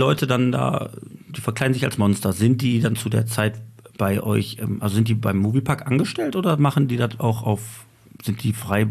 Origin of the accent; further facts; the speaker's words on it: Bottrop, North Rhine-Westphalia, Germany; Ich komme aus Bottrop